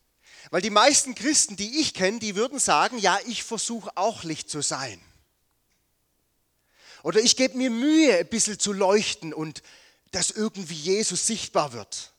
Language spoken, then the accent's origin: German; Southern Germany, Germany; ich bin Süddeutscher